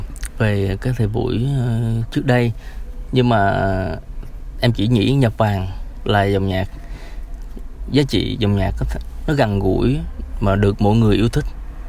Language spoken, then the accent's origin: Vietnamese; Can Tho, Vietnam; tức là cả quê em ở Cần Thơ đó chị.